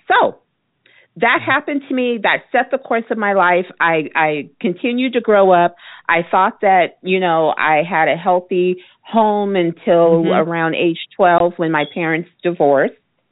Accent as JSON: {"language": "English", "town": "Phoenix", "region": "Arizona", "country": "United States", "tie": "born or raised there", "said": "I was sharing with you that I'm a native, and so I was born and raised right here in Phoenix, Arizona, and I have never left."}